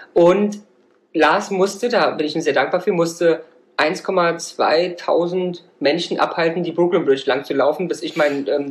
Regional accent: Germany; aber als Deutscher hast du ja immer mit dem deutschen Pass, bist du ja gerne gesehen.

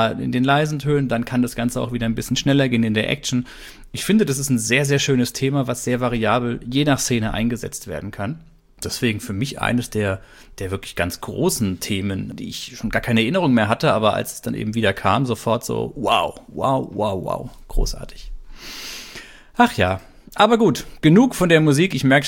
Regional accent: Baden-Württemberg, Germany; bei uns, wo ich herkomme, da Baden-Württemberg die Ecke

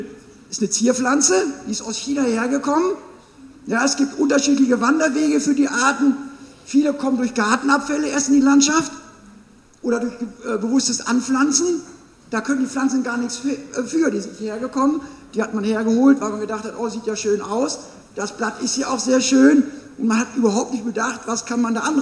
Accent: Bremen, Germany; bei uns in Norddeutschland, ich komme aus Bremen

